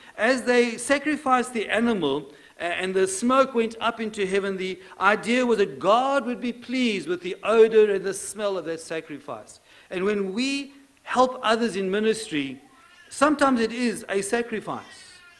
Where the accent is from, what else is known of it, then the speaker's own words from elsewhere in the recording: Durban, KwaZulu-Natal, South Africa; I come from the Durban area, in KwaZulu-Natal.